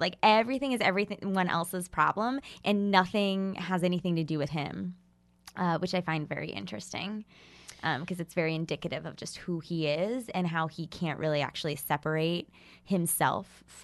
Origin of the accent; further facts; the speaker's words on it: Ohio, United States; Yeah, I grew up in Ohio.